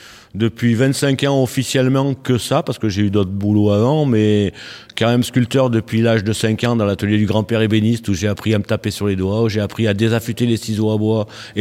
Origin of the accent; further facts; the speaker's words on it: Tournon-sur-Rhône, Auvergne-Rhône-Alpes, France; moi je suis de Tournon en Ardèche, donc voilà, j'ai habité Clioux-Cla dans les années 80, enfin bon, je suis un peu du coin quand même, mais j'en suis parti pendant très longtemps, et ça fait que 3 ans que je suis revenu ici.